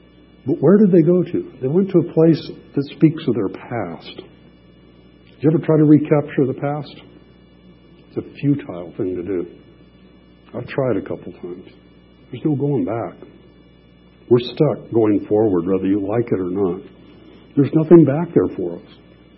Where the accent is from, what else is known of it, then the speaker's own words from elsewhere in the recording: Los Angeles, California, United States; There was nothing but wheat fields to the horizon after growing up in East L.A.